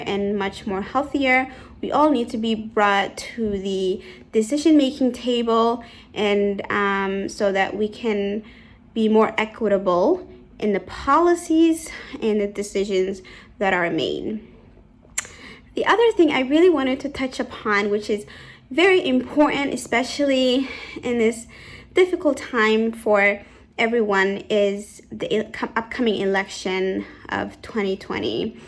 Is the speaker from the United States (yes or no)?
yes; Lewiston, Maine, United States; I am from Lewiston, Maine